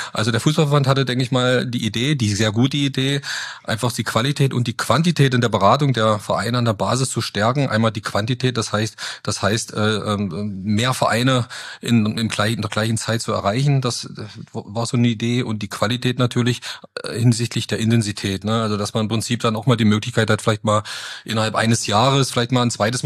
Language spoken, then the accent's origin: German; Zörbig, Saxony-Anhalt, Germany; wohnhaft komme ich aus Zürbig, ja. Also Stumsdorf liegt bei Zürbig.